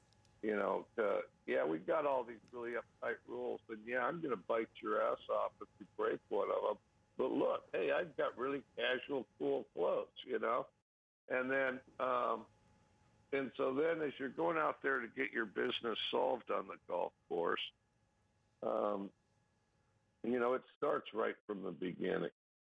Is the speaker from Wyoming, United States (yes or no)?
yes; Wyoming, United States; I grew up in Wyoming